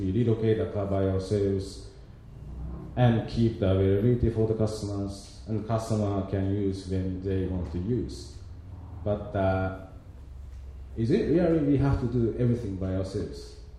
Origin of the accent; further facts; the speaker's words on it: Japan; English is a second language; now in Sweden; I'm Japanese. I'm from Japan, but coming from Sweden.